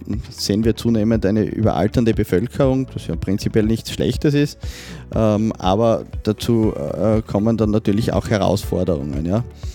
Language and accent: German; Austria; Naja, das Gesundheitssystem bei uns in Österreich ist ja nicht nur so Kunde und Anbieter